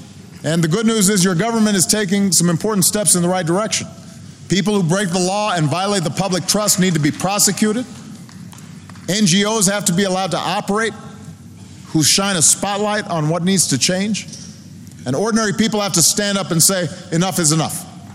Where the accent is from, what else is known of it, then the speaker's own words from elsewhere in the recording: Chicago, Illinois, United States; My hometown of Chicago was infamous for Al Capone and the mob and organized crime corrupting law enforcement.